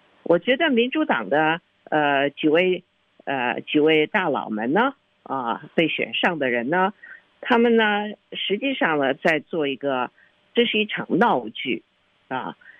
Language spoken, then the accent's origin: Chinese; China; 换我们中国人通常说哈